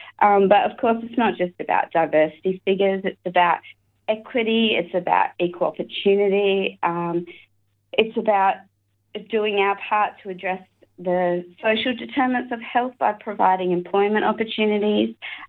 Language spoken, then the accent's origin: English; Perth, Western Australia, Australia; My nana was born on Noongarup Mission. I grew up in Perth and my parents are from Katani.